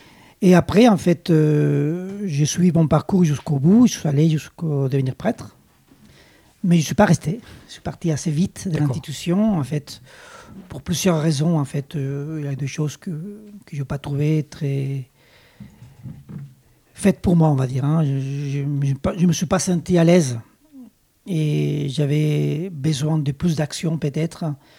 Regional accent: Chile; French is a second language; now in France; vous l'entendez, j'ai un petit accent, je suis d'origine chilienne. Je suis parti du Chili il y a très longtemps.

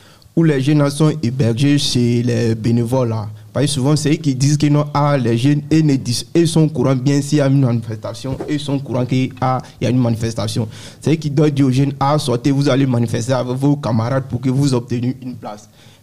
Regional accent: Côte d’Ivoire; Je viens de la Côte d'Ivoire.

